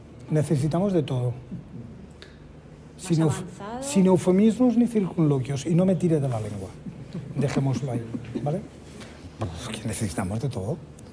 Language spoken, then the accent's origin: Spanish; Valencian Community, Spain; now in Madrid, Spain; soy valenciano. Ya le digo que, en fin, que vivo... Bueno, nací, más bien vivo en Madrid, pero esto, soy hijo de agricultores